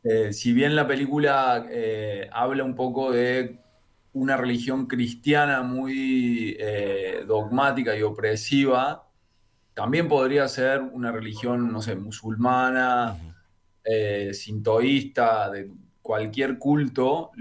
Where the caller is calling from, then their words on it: Posadas, Misiones, Argentina; Sí, estoy acá en Posadas.